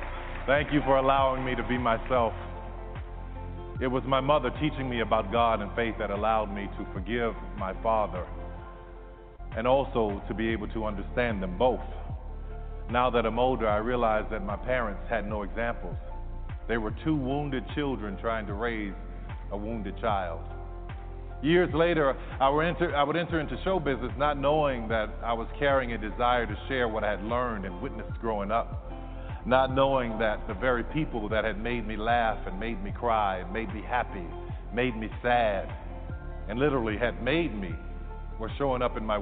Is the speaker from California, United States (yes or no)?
no; New Orleans, Louisiana, United States; I grew up in New Orleans. My mother worked as a daycare assistant at the Jewish Community Center.